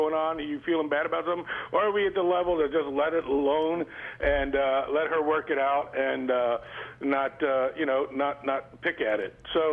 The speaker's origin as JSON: {"language": "English", "region": "East Coast", "country": "United States", "said": "I've been lucky enough to be married to my wife for 30 years, and I'm from the East Coast. She's from Texas."}